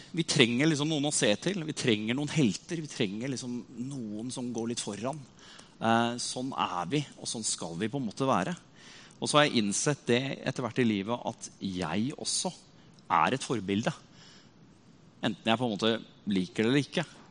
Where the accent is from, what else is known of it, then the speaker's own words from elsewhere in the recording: Rakkestad, Østfold, Norway; I Rakkestad, der jeg kommer fra.